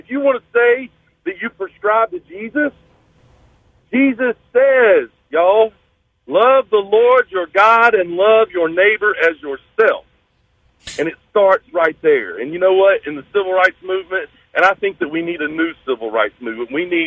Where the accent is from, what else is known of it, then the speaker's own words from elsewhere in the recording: Thomasville, North Carolina, United States; I want you to know that I grew up in Thomasville, North Carolina, right?